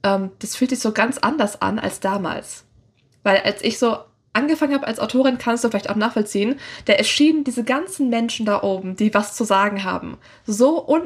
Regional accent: North Rhine-Westphalia, Germany; ich komme auch nicht aus Österreich, ich komme aus der Nähe von Köln und ich komme extra nach Österreich dafür.

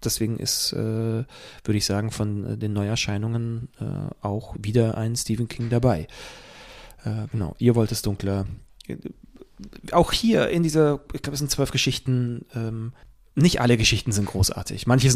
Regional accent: Pforzheim, Baden-Württemberg, Germany; der hat sich S gekauft in der Buchhandlung in Pforzheim, wo ich herkomme ursprünglich.

